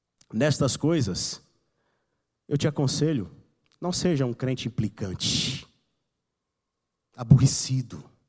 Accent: Bahia, Brazil; porque eu vim da Bahia, ia querer que o louvor fosse mais o quê? Axé.

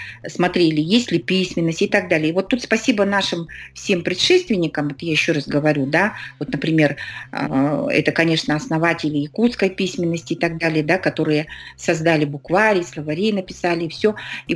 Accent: Sakha Republic, Russia; да, я из Якутии, с такой, значит, с определенной гордостью говорим об этом.

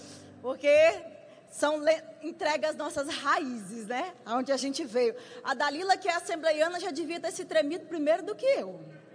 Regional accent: Itarana, Espírito Santo, Brazil; also born or lived in Campina Grande; porque eu sou natural capixaba. Eu nasci numa cidade do interior do Espírito Santo. Eu sou de uma cidade pequena chamada Itarana, que é perto de Colatina.

